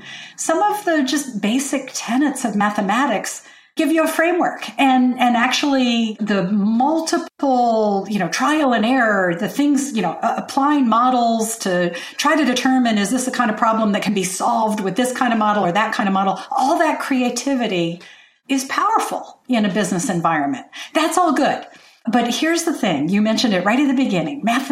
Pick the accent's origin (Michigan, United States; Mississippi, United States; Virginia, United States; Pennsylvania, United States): Virginia, United States; Lexington; Lexington, Virginia. The Virginia Military Institute, Washington Lee University, our house was right on the boundary line between those two schools.